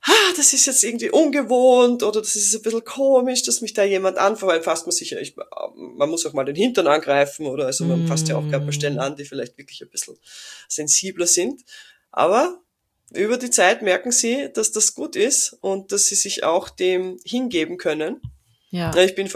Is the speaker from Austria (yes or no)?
yes; Austria; also ich bin ja aus Österreich